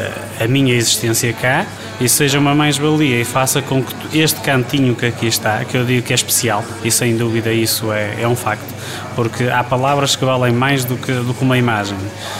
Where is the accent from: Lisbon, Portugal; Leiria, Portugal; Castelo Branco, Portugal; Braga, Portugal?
Braga, Portugal; Barcelos; Eu era um forasteiro. A minha terra, não é esta. Eu sou natural de Barcelos.